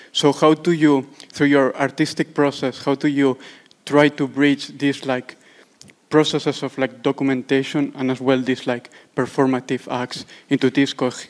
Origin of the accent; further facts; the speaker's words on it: Barcelona, Catalonia, Spain; I come from Barcelona.